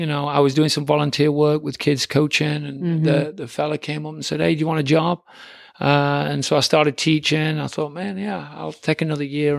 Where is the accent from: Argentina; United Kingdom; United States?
United Kingdom; England; Cause I grew up in England